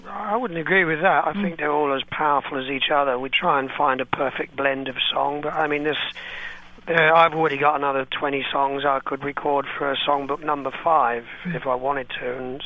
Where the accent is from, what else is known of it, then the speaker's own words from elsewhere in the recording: United Kingdom; living in Britain and growing up in Britain